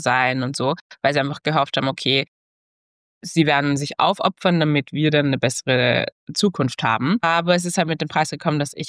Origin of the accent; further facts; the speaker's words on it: Austria; ich bin in Österreich aufgewachsen, da nennt man das Matura.